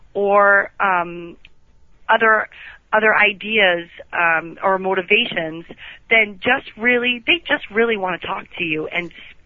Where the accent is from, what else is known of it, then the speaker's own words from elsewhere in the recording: New Hampshire, United States; I grew up in New Hampshire, so I can be a little naive sometimes.